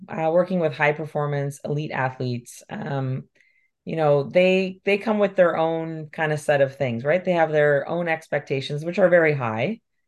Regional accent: Ontario, Canada; also born or lived in Vancouver; Few people that knew me when I was in Vancouver, because I grew up in Ontario

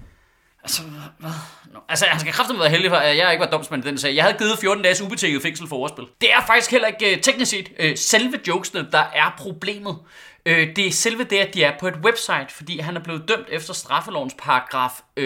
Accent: Central Denmark Region, Denmark; Jeg er vokset op på Vestjylland i 90'erne i sådan en helt kridhvid boble.

